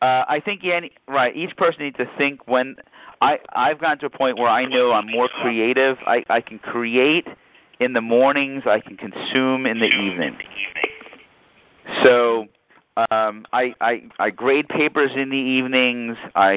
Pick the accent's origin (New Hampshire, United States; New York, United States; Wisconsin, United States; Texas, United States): New York, United States; I'm a New Yorker, so sometimes I say some things that comes across the wrong way, whatever.